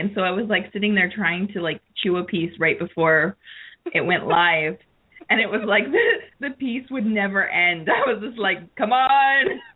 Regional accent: Seattle, Washington, United States; now in New York, United States; because I grew up in the Seattle area in Washington, and we really, especially if you're closer to the Puget Sound, like I have been most of my life, you really don't get snowfall.

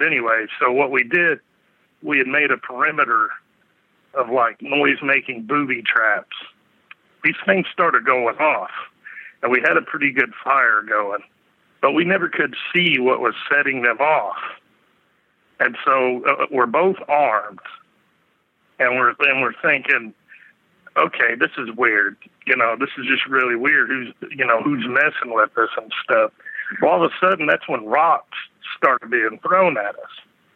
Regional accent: Los Angeles, California, United States; because I'm originally from Los Angeles, and I moved back in 88, and I ended up joining the military, and then I came home in 94.

